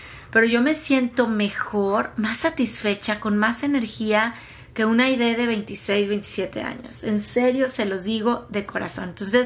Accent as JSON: {"language": "Spanish", "town": "Tampico", "region": "Tamaulipas", "country": "Mexico", "also_born_or_lived": "Mexico City / California", "lives_now": "Dallas, United States", "said": "¿de dónde eres … ? Podría decir, soy de Tampico, soy de la Ciudad de México y soy de Dallas, ¿no? Del área metropolitana de Dallas, aunque viví un pedacito en California. De ahí soy."}